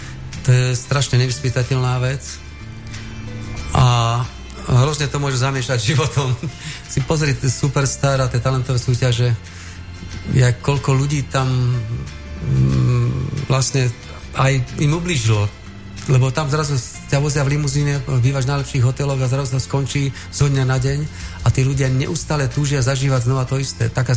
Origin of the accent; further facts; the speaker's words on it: Martin, Žilina Region, Slovakia; Ja som rád Martinčan, som hrdý a je to kľudné mesto, kde je úžasná príroda, Turiec je nádherný.